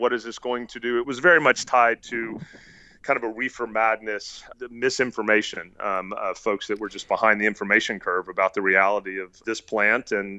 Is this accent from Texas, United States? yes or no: yes; Texas, United States; I'm a Texan, and Texans need to take care of Texans.